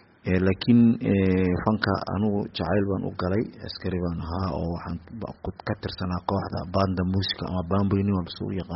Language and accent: Somali; Qoryooley, Lower Shabelle, Somalia; born there; waxaan ku dhashay degmada Qoryooley ee gobolka Shabeellaha Hoose